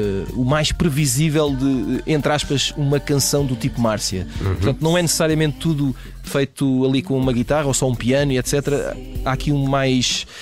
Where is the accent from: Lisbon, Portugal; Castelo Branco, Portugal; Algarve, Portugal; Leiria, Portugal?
Lisbon, Portugal; Amadora; Isto é um claro caso de nepotismo em relação à minha terra-mãe.